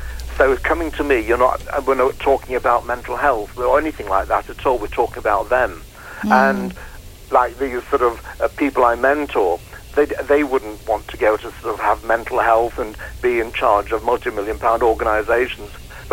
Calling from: London, United Kingdom; I'm in West London.

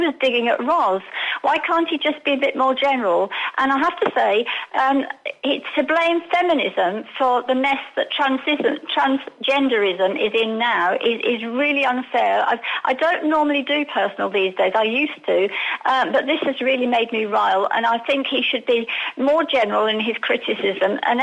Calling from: Alicante, Valencian Community, Spain; Alicante, hello.

